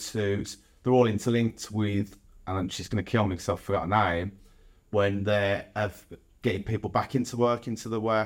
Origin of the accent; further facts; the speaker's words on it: Birmingham, West Midlands, United Kingdom; growing up in Birmingham as well, and in the areas that we've grown up